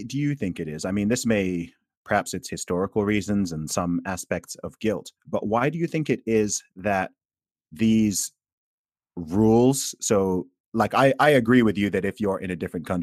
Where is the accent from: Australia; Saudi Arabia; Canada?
Saudi Arabia; I myself grew up in Saudi Arabia. Mm. Right? I grew up in the Middle East. I grew up in a place similar to yourself without this right to free speech and, you know, essentially a theocracy.